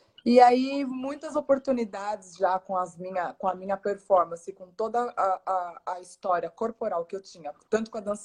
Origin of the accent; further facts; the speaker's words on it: São Paulo, Brazil; eu não sou da Bela Vista, eu sou de Itaquera, né? Piranga e Itaquera.